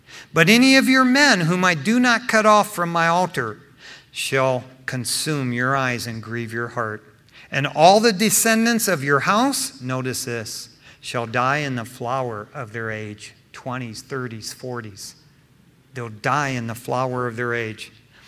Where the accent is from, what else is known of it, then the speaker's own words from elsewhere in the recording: East Detroit, Michigan, United States; Yeah, I'm from East Detroit, Michigan.